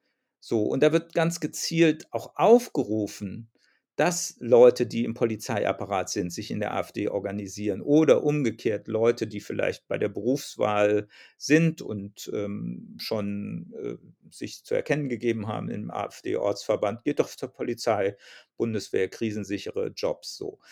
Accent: Langen, Hesse, Germany; in meiner Heimatstadt Langen bei Frankfurt am Main.

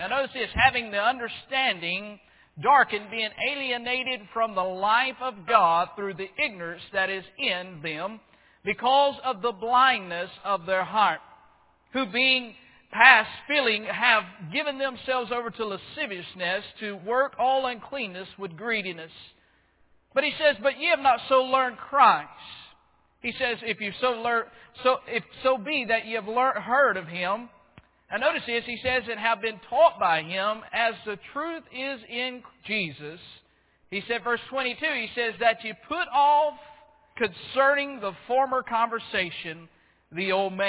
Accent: Florida, United States; which that's where I'm from Florida, though.

